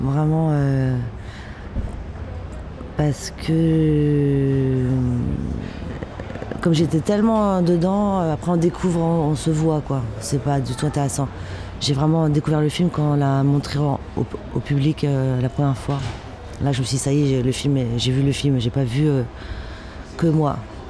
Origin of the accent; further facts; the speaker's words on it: Indonesia; de mon enfance en Indonésie